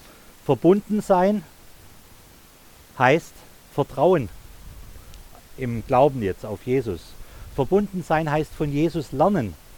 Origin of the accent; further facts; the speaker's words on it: Baden-Württemberg, Germany; Ich als Schwabe kenne Trollinger und Lemberger.